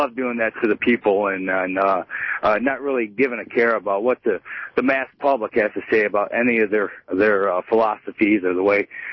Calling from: Detroit, Michigan, United States; I'm calling from Detroit.

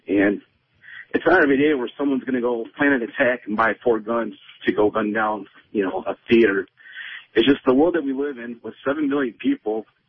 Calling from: Warren, United States

